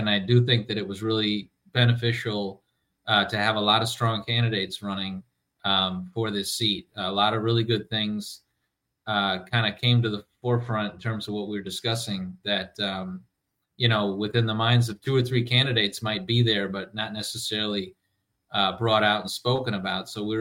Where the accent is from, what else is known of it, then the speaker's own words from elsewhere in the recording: Milwaukee, Wisconsin, United States; I was born and raised in Milwaukee, in the Sherman Park neighborhood.